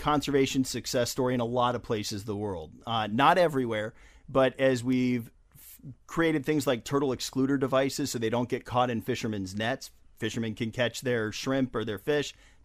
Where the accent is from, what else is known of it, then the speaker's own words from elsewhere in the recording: Ohio, United States; coming to the beach in Florida, even though I grew up in Ohio, I always wanted to be a marine biologist.